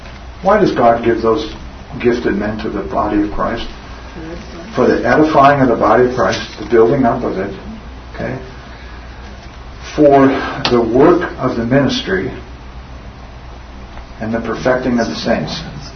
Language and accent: English; Missouri, United States; I grew up in Missouri.